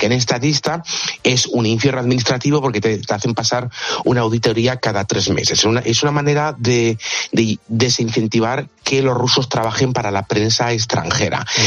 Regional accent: Aragon, Spain; Soy aragonés y los aragoneses somos gente fina.

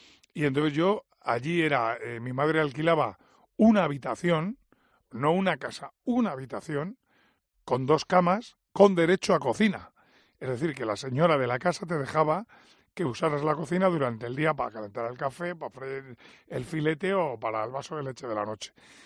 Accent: Cabra, Andalusia, Spain; en agosto y septiembre me iba a mi pueblo, a Cabra, y me tiraba hasta que empezaba el colegio. Me tiraba 40 días, igual, con los amigos de allí de mi pueblo.

